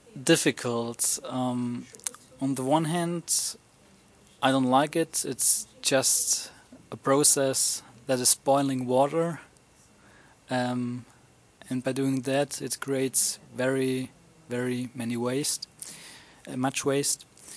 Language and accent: English; Germany; English is a second language; I'm from Germany and 20 years old.